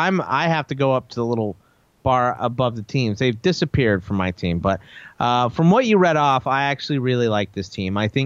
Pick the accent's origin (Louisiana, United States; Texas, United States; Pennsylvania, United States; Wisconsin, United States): Texas, United States; I'm from Texas, must be a KKK member.